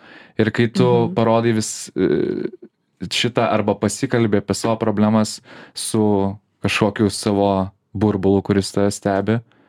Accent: Kaunas, Kaunas County, Lithuania; aš iš Kauno, tai man pas mane yra tas.

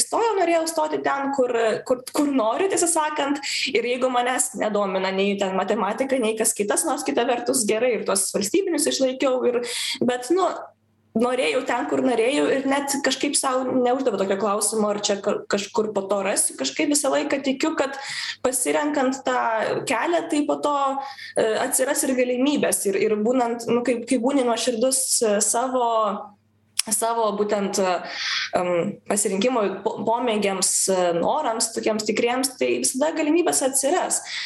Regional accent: Vilnius, Vilnius County, Lithuania; aš ir nenoriu slėpti, kad aš iš Vilniaus ir nenoriu maskuoti. Aš tai didžiuojuosi

